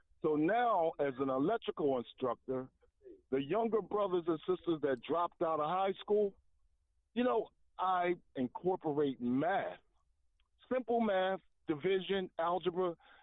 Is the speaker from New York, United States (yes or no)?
no; Philadelphia, Pennsylvania, United States; am from Philadelphia area